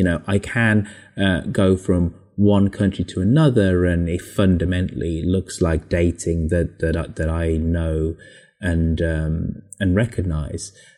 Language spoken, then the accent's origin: English; Birmingham, West Midlands, United Kingdom; So I'm English, I'm a Brummie, I'm from Birmingham, sorry. Then I've dated in London and then some in San Francisco.